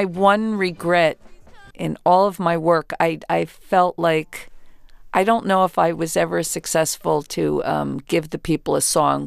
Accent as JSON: {"language": "English", "region": "New Jersey", "country": "United States", "said": "I'm from South Jersey, so we would have done the 81 to it."}